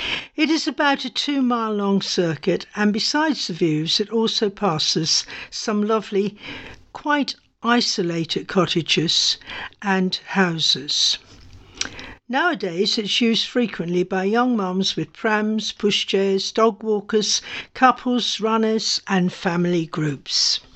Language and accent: English; Glemsford, East of England, United Kingdom; years before inheriting the family property in Glemsford and getting married. Subsequently, I returned to my hometown where I have been ever since.